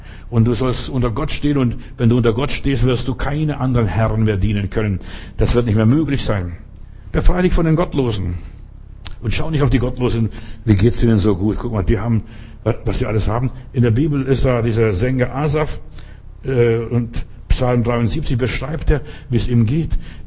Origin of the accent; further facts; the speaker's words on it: Klaipėda, Klaipėda County, Lithuania; hier sieht es genauso aus wie bei uns zu Hause in Litauen, in Memel